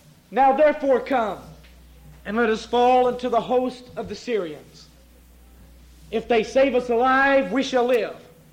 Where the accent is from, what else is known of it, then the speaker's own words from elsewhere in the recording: Blytheville, Arkansas, United States; also born or lived in Mississippi; I'm from Blytheville, Arkansas. I was born in the state of Mississippi, raised in the state of Arkansas, and I've lived my entire life in a state of confusion